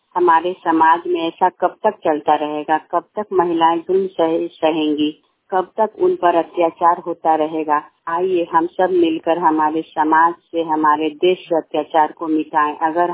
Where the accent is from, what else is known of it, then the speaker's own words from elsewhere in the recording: Bihar, India; मैं वैशाली जिले की रहने वाली हूँ।